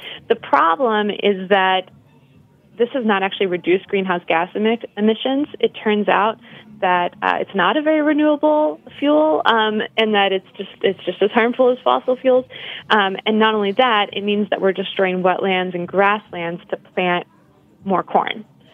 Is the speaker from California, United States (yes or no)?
no; Oklahoma, United States; So my home state of Oklahoma, for example, uses the Ogallala Aquifer, and we've pretty much depleted it